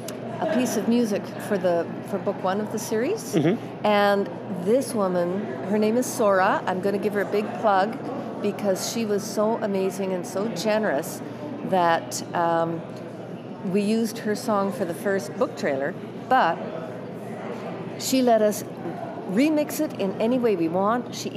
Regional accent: Canada; Well, I am from Canada.

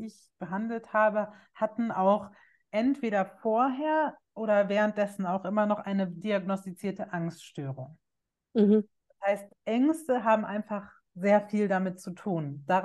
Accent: Bavaria, Germany; Ich bin in Bayern auf dem Land groß geworden

